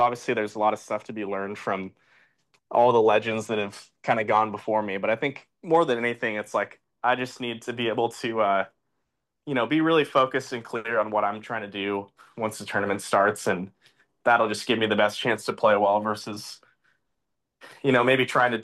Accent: Washington, United States; I mean, I grew up obviously in Washington and played a lot of tree-lined golf

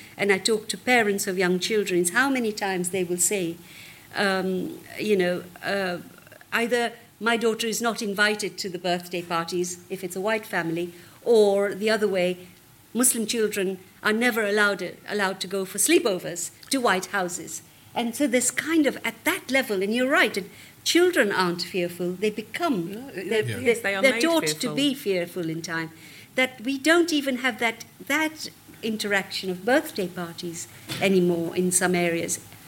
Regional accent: Uganda; now in United Kingdom; I mean, you know, when we came from Uganda, it was awful.

